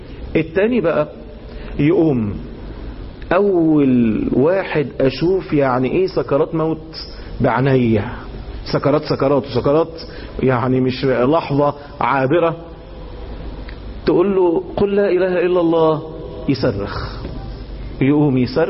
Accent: Cairo, Cairo Governorate, Egypt; عندنا في القاهرة

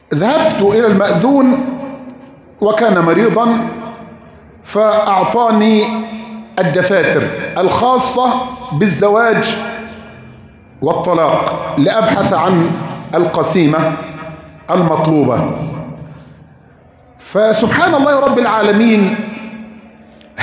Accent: Egypt; بلدنا مصر

